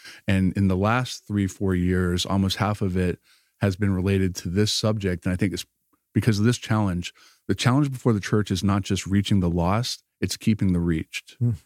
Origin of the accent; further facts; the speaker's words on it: the South, United States; being a biracial family growing up in the South and just some of the challenges.